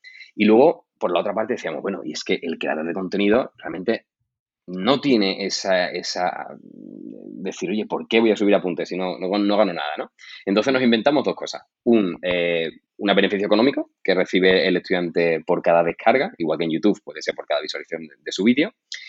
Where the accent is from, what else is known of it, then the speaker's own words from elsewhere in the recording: Seville, Andalusia, Spain; nosotros somos cuatro fundadores, somos de Sevilla, y nos conocíamos precisamente por eso